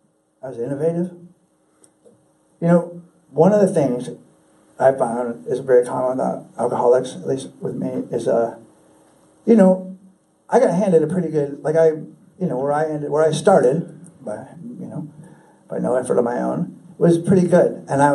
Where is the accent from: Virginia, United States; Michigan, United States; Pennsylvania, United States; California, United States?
California, United States; Why? I'm from California.